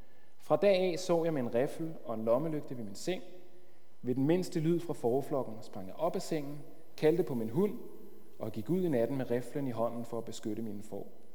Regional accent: Rødovre, Capital Region of Denmark, Denmark; jeg kommer fra Rødovre, der har vi ikke så mange får.

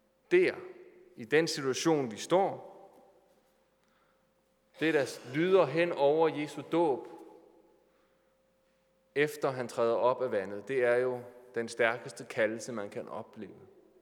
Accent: Capital Region of Denmark, Denmark; accent: Bornholmish; jeg taler bornholmsk.

